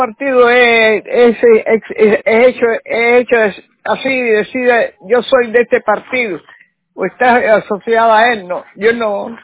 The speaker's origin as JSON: {"language": "Spanish", "country": "Cuba", "tie": "born there", "said": "Yo sí me dije ciudadana, pero en Cuba fue donde yo nací."}